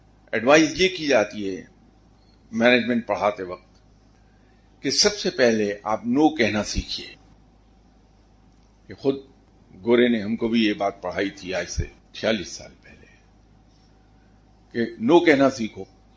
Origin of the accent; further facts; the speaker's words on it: Jalandhar, Punjab, India; मैंने कहा जी मैं तो जालंधर का पंजाबी ढग्गा हूं।